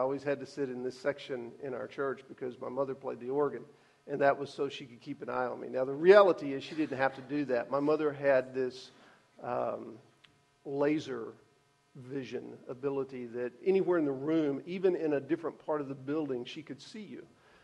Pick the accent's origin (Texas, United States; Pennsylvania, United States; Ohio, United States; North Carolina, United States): Texas, United States; Mineola; When I was a kid, I was growing up in Mineola, Texas, and we had a big First Baptist church